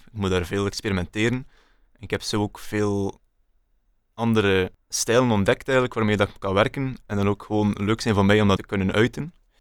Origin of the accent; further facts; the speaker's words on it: Bruges, Flanders, Belgium; Maar natuurlijk, ik ben van Brugge. Ik pendel.